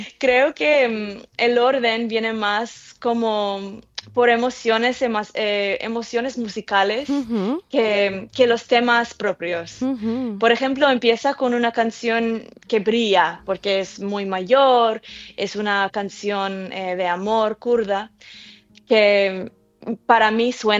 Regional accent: United States; yo crecí en Estados Unidos, siempre tuve esos sonidos en mi alrededor

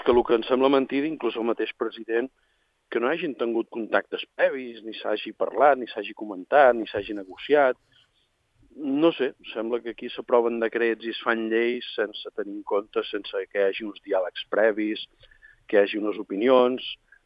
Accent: Balearic Islands, Spain; els únics que han de limitar som nosaltres, els de Silla, els illencs

